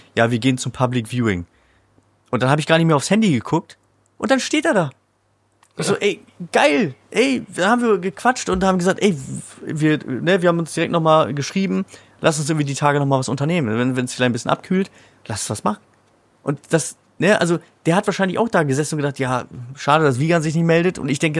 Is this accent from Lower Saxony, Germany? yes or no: yes; Lower Saxony, Germany; moved away; als ich in Berlin gewohnt habe, ich kannte halt niemanden, ich bin aus Niedersachsen nach Berlin gezogen